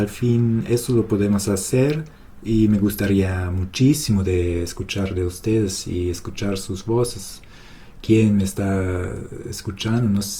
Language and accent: Spanish; Germany; Spanish is a second language; como alemán yo siempre me voy. Siempre voy siguiendo las leyes, las normas